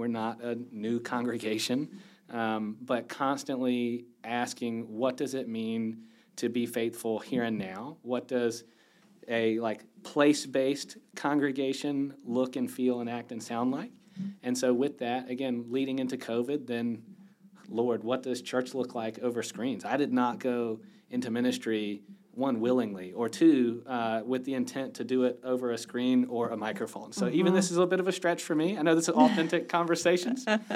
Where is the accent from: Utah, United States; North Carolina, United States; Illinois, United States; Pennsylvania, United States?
North Carolina, United States; Gastonia; also born or lived in Charlotte; But I grew up in Gastonia, which is just west of here across the river, and grew up there, went to UNC Chapel Hill, from there to Atlanta back home. And North Carolina has always been home